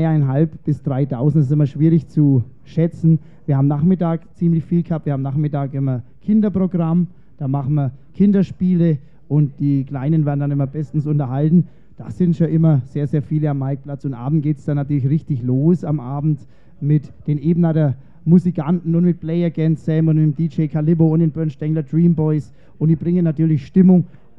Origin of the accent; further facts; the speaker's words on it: Bischofsgrün, Bavaria, Germany; born there; Aber ich bin noch in Bischofsgrün geboren.